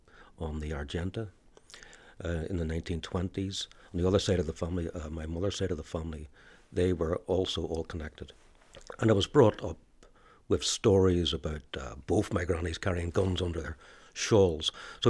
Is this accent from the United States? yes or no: no; England, United Kingdom; also born or lived in Belfast, Northern Ireland; I was born in Belfast into a Catholic nationalist family. But at 4, the family moved to England. And I, in fact, spent the next 15 years in England and only returned to Ireland after internment in August 1971.